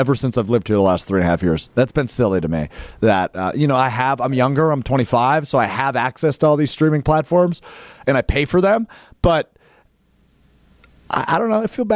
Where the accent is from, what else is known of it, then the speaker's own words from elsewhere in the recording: Green Bay, Wisconsin, United States; I grew up in Green Bay